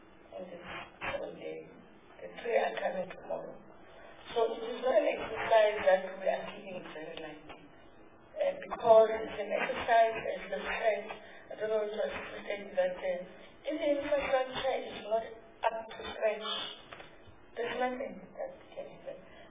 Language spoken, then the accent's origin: English; Eastern Cape, South Africa; You will know better in the Northern Cape. I'm from the Eastern Cape.